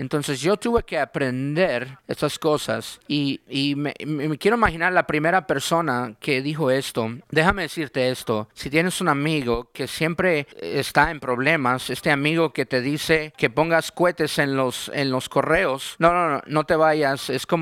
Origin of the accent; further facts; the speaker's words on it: Rochester, New York, United States; now in North Carolina, United States; Hace unos años, mi esposa y yo nos mudamos a Carolina del Norte. Yo no soy de acá, yo soy de Nueva York. Uno de acá se animó muchísimo. Sí, yo crecí allá en Rochester, New York, en la ciudad.